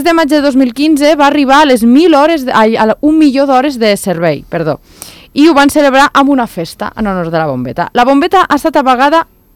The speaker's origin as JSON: {"language": "Catalan", "country": "Andorra", "tie": "born there", "said": "I això que vaig néixer a Andorra, eh?"}